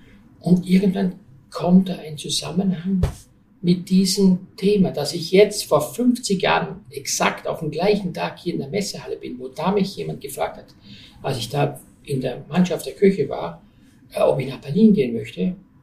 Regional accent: Styria, Austria; Leute, ich komme aus der Oststeiermark.

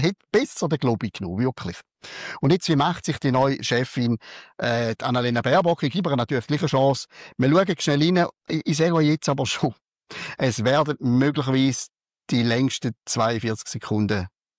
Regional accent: Switzerland; ich bin Schweizer

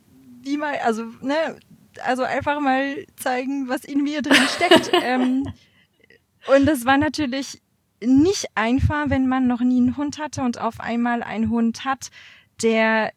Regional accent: France; German is a second language; now in Germany; Man hört es wahrscheinlich, Deutsch ist ja nicht meine Muttersprache, deswegen manchmal hapert es ein bisschen an der Sprache. Also ich komme aus Frankreich ursprünglich, genau, und lebe schon seit über 10 Jahren in Deutschland

